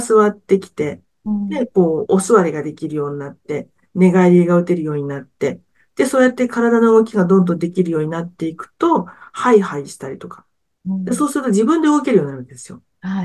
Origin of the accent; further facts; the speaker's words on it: Tokyo, Japan; もう私、生まれも育ちも東京なので